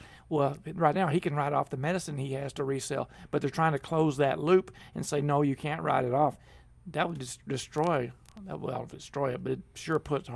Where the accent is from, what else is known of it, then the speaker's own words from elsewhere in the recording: Dallas, Texas, United States; I'm from Dallas, dude. There's no hills in Dallas.